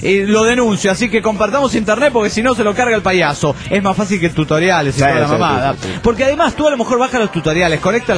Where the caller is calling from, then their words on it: Panama; de Panamá.